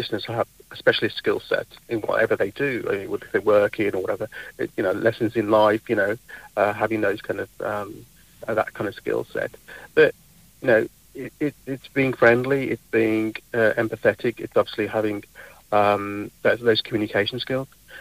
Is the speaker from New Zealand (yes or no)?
no; West Midlands, United Kingdom; So, my background, born and raised in Black Country, father of two